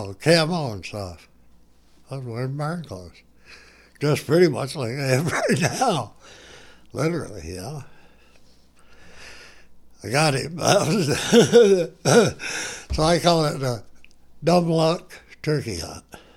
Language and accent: English; Vermont, United States; And finally, I bought a for myself, and had it when I come from Vermont.